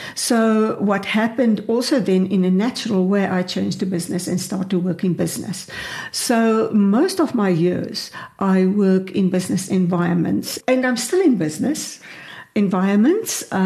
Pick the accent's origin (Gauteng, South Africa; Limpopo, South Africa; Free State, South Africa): Free State, South Africa; I grew up in the Free State on a farm, and then I studied at the Free State University, but I studied music.